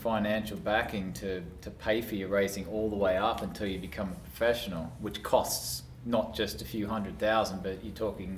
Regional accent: Toowoomba, Queensland, Australia; that was the way I was brought up in Toowoomba.

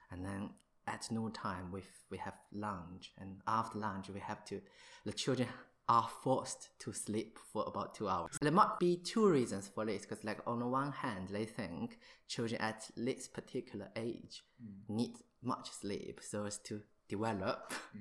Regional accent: China; English is a second language; moved away as an adult; now in Portsmouth, United Kingdom; I come from China originally and have been living in the UK for 6 years, I think, and mainly in the major cities like Birmingham, London, Glasgow, and now in Portsmouth.

